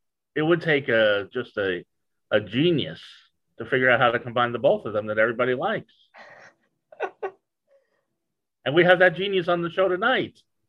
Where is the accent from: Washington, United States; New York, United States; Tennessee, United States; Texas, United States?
New York, United States; Brooklyn; born there; I was born in Brooklyn, but I lost my accent.